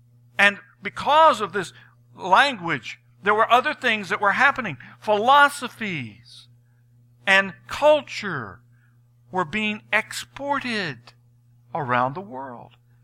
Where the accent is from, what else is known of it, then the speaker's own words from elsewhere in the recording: United States; born there; when I was born in America, there was an uptick in the world's technology